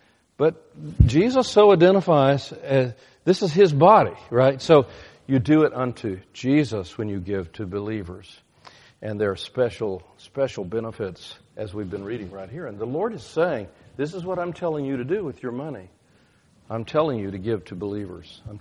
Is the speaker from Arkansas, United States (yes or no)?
yes; Fordyce, Arkansas, United States; born there; I was born in Fordyce. That's at the end of the Cotton Belt in southern Arkansas.